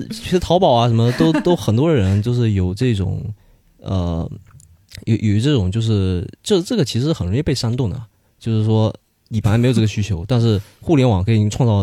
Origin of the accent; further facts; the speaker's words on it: Fuzhou, Fujian, China; 我随便说的，因为我是福州人，所以我就自黑一下。